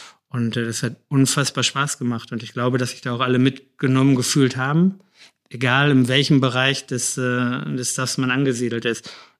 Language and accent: German; Bielefeld, North Rhine-Westphalia, Germany; ich bin geborener Bielefelder und ich habe mein halbes Leben bei Arminia Bielefeld verbracht. Die Schule, ich bin 200-300 Meter Luftlinie von der Alm aufgewachsen.